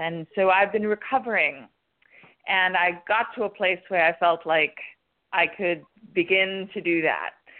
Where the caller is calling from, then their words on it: Florida, United States; I'm calling from Florida.